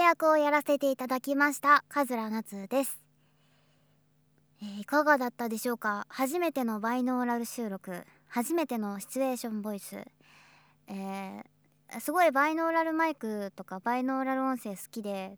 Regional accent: Fukuoka, Japan; 私福岡出身なんですけど、福岡出身なんで、

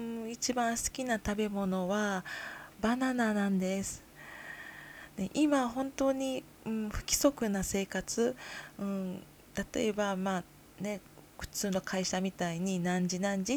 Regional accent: Kyoto, Japan; moved away as an adult; now in Tokyo, Japan; 出身地は京都です。今から数年前に声優を目指すために都内の方に引っ越しをしてきました。

